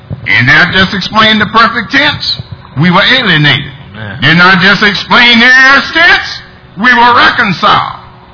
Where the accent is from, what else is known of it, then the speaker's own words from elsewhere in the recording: Florida, United States; I'm from South Florida.